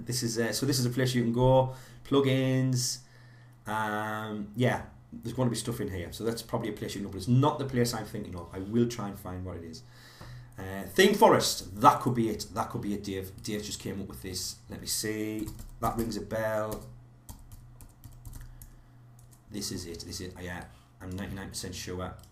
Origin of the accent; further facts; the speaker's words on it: North East England, United Kingdom; John's asking, is my accent Scottish? No, but it's very close. I'm about 100 miles away from Scotland, something like that, from the Scottish border, northeast of England.